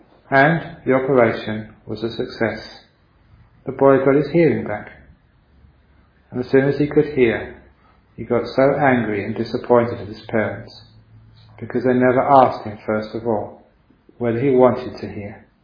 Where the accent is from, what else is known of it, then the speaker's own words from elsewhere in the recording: Thailand; English is a second language; the societies which I grew up with in Thailand